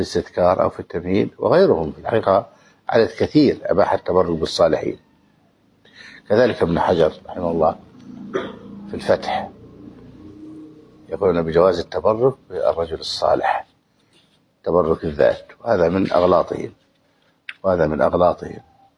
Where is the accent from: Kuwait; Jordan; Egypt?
Egypt; أما إن كان بعيدا في الآفاق مثل عندنا في مصر أو الشام أو غيرها